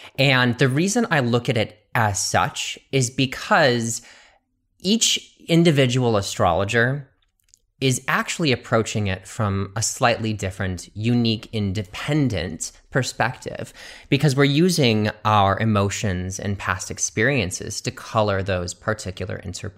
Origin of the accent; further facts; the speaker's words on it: Wisconsin, United States; also born or lived in Chicago; So I'm originally from the Midwest of the United States of America. So I was born in Wisconsin and grew up there, but I also spent a lot of time in Chicago as well.